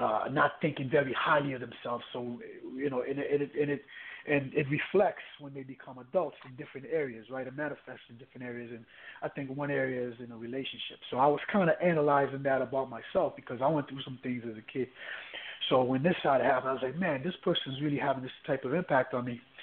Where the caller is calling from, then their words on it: San Diego, California, United States; calling from California, San Diego.